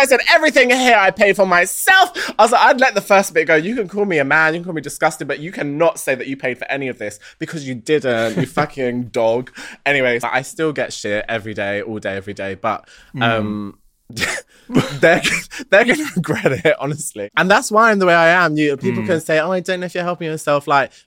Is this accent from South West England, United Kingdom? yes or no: no; London, United Kingdom; moved away; And it's sad because like, I'm a Londoner born and bred, like, and I was just like, I just don't want to be here anymore.